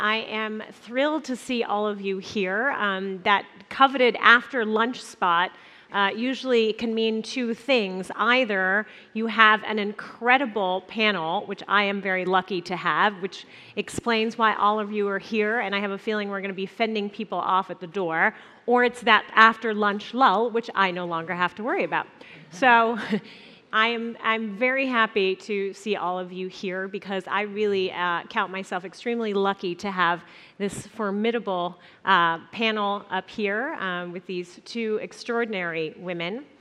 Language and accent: English; Germany; English is a second language; now in United States; as someone who was born and raised in Germany, in West Germany, as a mother of an American and with a German father